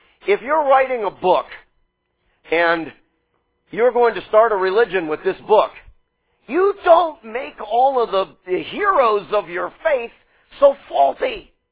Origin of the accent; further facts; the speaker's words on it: Pennsylvania, United States; I'm from Western Pennsylvania, so I'm a winner.